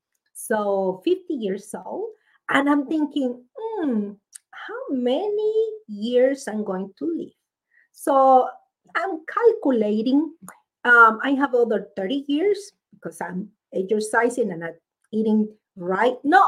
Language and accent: English; Mexico; English is a second language; moved away as an adult; now in United States; I grew up in Mexico for 27 years. And then I'm 27 years old, you know, I migrate to the United States. And now it's all this time here.